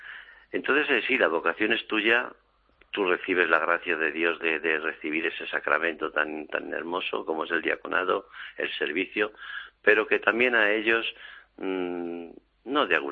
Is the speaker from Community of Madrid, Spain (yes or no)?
yes; Madrid, Community of Madrid, Spain; soy de Madrid